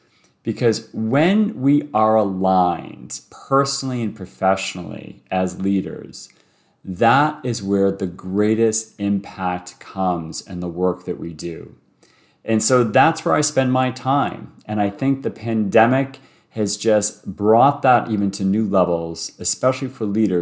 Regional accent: Boston, Massachusetts, United States; moved away as an adult; also born or lived in New York City; now in Toronto, Canada; So I've been in Toronto 10 years, moved here from New York City. And before that, I was born and raised in Boston and was a Catholic priest in Boston for 8 years.

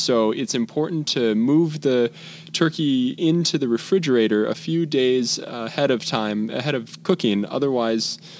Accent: Chicago, Illinois, United States; So I grew up here in the Midwest, Chicago specifically, and have spent most of my life here.

